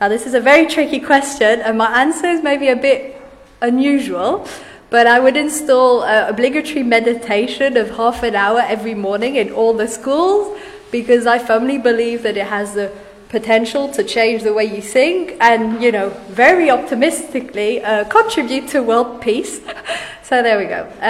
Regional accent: Paris, Île-de-France, France; now in Barcelona, Spain; I'm from France. I was born in Paris and raised by British parents, so I was very lucky to grow up bilingual.

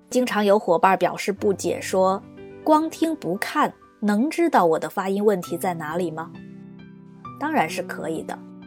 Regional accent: Fujian, China; 作为来自普通话重灾区的福建人，我是怎么拿到一级甲等的

